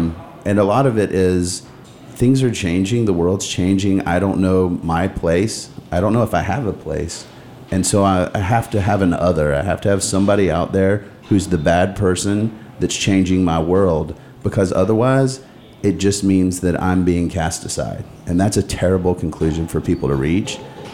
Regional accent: the South, United States; In my family, growing up in the South, living in the South, this is a prevalent issue.

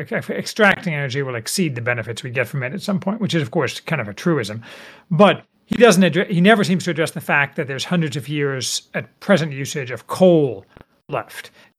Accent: Indiana, United States; So once upon a time, I grew up in Indiana, where I went to a Dutch Reformed elementary school, and then I went to school in Indiana, and I became ultimately a lawyer in Chicago.

